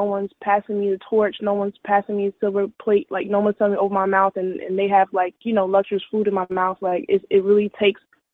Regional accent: New Jersey, United States; Like I said, well … I'm originally from Jersey.

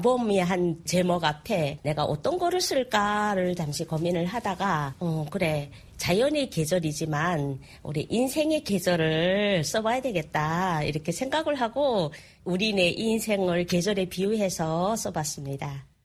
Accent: North Korea; now in South Korea; 남한에 정착한 신 남한 사회의 한 일원이고 한 성원이긴 하지만 아직도 그 우리 그 정체성, 개체성에는 고향이 북한이라는 그 색깔이 완전히 이렇게 동화되진 않아 있어요.

